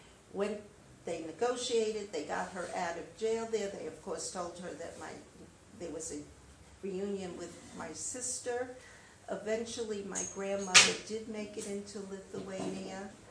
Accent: Chicago, Illinois, United States; born there; I was born in Chicago, where my father took

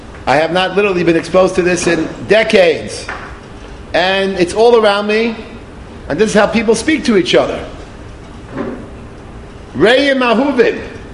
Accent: Bronx, New York, United States; I know this area well. I was here 50 years ago. I grew up in the Bronx.

